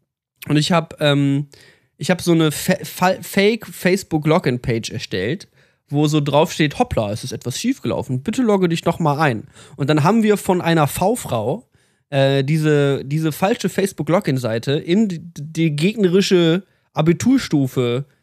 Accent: Berlin, Germany; Ich komme aus Berlin, da gibt es 4 Millionen.

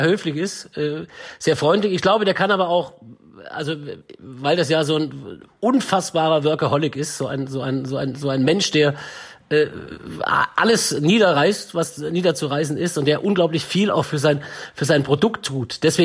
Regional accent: Enzberg, Baden-Württemberg, Germany; now in Munich, Germany; Klar München, obwohl meine Heimat ja trotzdem total schön ist.

